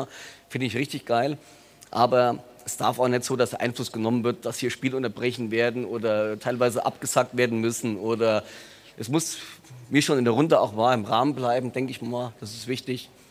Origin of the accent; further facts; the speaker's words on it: Hesse, Germany; Wir kommen mal aus Mittelhessen